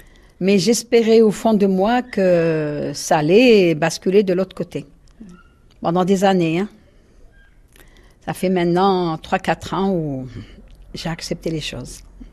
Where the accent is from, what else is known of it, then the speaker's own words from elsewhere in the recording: Mecca, Makkah Province, Saudi Arabia; Je suis pourtant musulmane, je viens de la Mecque.